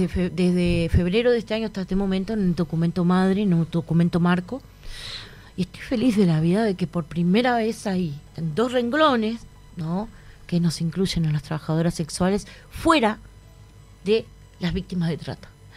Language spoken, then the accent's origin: Spanish; Montevideo, Uruguay; Yo me crié acá en Montevideo mientras mi padre estaba preso, que fue preso político.